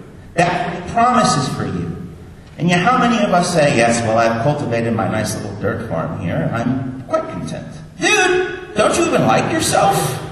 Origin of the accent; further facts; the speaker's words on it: Kansas City, Missouri, United States; also born or lived in Chicago; When I lived in Chicago, I went to barbecue places all the time. I grew up in Kansas City.